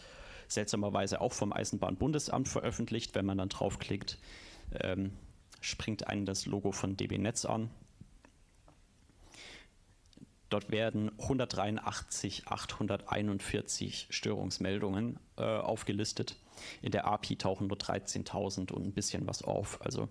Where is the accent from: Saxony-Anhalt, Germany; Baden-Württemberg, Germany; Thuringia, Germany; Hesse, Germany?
Baden-Württemberg, Germany; Stuttgart; Ja, weil ich komme aus Stuttgart, bin da häufig unterwegs.